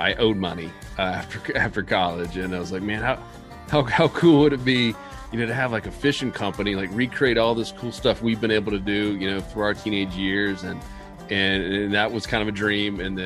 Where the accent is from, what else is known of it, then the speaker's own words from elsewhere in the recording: Tampa, Florida, United States; born there; I was born in Tampa, and my wife and I we had two daughters.